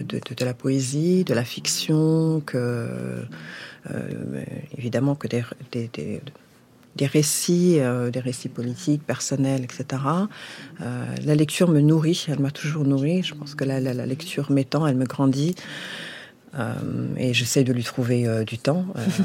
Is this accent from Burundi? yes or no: yes; Burundi; also born or lived in Belgium; Oui, je parle déjà le kirundi, qui est ma langue natale, que j'ai appris du coup quand je suis rentrée au Burundi. Ma toute première langue était le français.